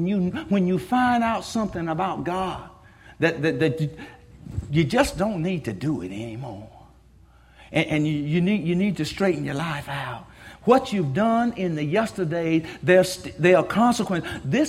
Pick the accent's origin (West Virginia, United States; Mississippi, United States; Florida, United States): Florida, United States; Baker; I grew up in Baker. Blackwater River is about 4 miles southwest of Baker.